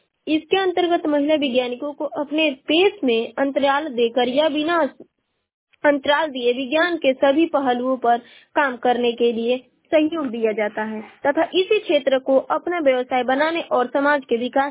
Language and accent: Hindi; Ballia, Uttar Pradesh, India; और मैं बलिया जिले की निवासी हूँ।